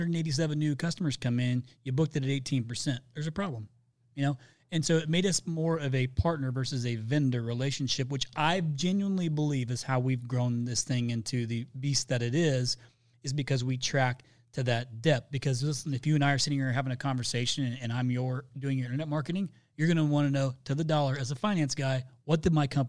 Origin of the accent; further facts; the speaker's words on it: Indiana, United States; I'm from Indiana. You heard me say I grew up on a farm. I'm from the country, okay?